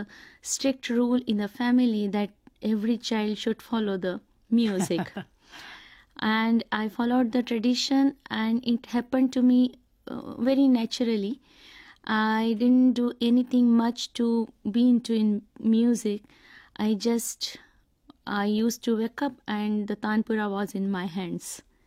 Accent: Gwalior, Madhya Pradesh, India; born there; I was born in Gwalior and I stayed with my maternal relatives who almost all were musicians.

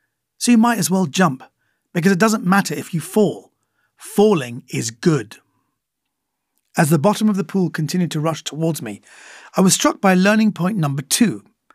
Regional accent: United Kingdom; born there; as a British-born Iranian, often feeling an outsider.

